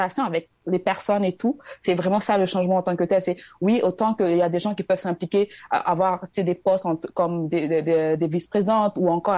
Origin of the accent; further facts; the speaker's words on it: DR Congo; vu que je suis Congolaise.